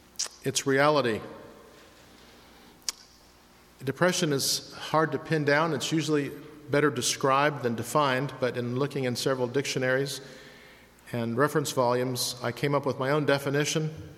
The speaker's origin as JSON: {"language": "English", "region": "Midwest", "country": "United States", "said": "Now, I'm from the Midwest."}